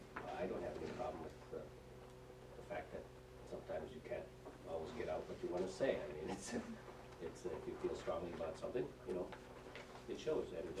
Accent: Alaska, United States; because I come from the Northwest Arctic

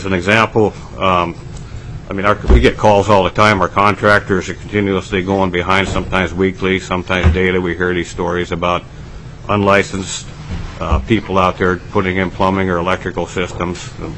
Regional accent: Juneau, Alaska, United States; I was born and raised in Juneau, Alaska. I worked all over the state, all the way from Prudhoe Bay down to Ketchikan.

